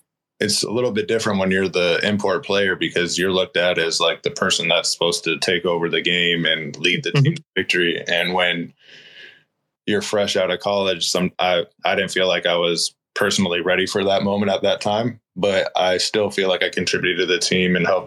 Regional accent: Oceanside, California, United States; Yeah, like you said, I'm from Oceanside, California. I went to El Camino High School.

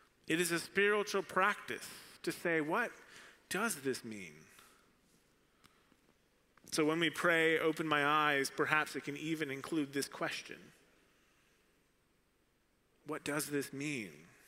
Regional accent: Arizona, United States; now in Nashville, United States; I learned that even though I came from Arizona

